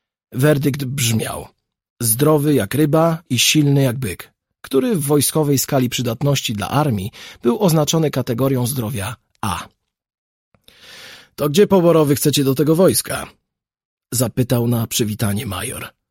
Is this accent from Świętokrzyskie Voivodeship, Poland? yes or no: no; Racibórz, Silesian Voivodeship, Poland; Tak więc 3 zuchów, ja z Raciborza